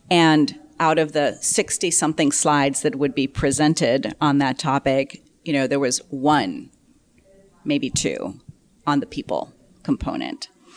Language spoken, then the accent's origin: English; Lagos, Nigeria; also born or lived in Mumbai, India / England; So I was born in Bombay, India, and moved to Nigeria in Lagos when I was very young. I was about a year and a half, 2 years old. I spent elementary years there, went to boarding school in England